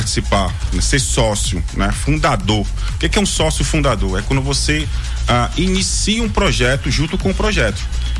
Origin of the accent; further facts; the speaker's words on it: Fortaleza, Ceará, Brazil; Eu sou de Fortaleza, sou do Ceará. E lá é calor ou mormaço.